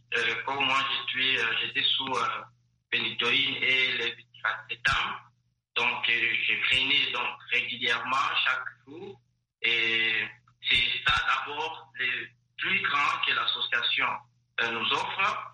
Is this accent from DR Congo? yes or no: yes; Lubumbashi, Haut-Katanga, DR Congo; ici chez nous, en RDC, à Lubumbashi